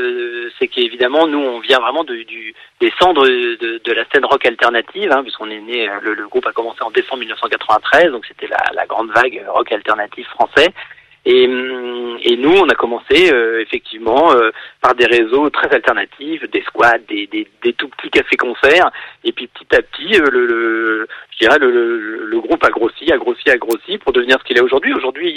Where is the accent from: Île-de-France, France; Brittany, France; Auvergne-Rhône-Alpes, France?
Brittany, France; Rennes; comme on est originaire de Rennes